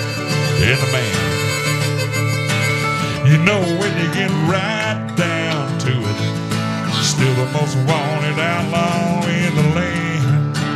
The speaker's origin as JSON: {"language": "English", "region": "Oklahoma", "country": "United States", "tie": "born or raised there", "said": "I talk about, you know, just growing up in Western Oklahoma."}